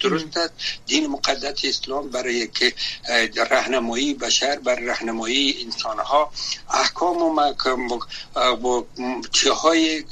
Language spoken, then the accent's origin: Persian; Afghanistan; کسایی که در افغانستان تولد شدیم، بزرگ شدیم